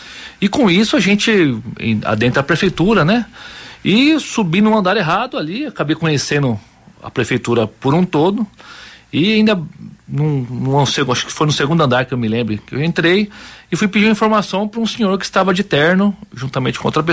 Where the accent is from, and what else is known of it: São Paulo, Brazil; born or raised there; also born or lived in Marília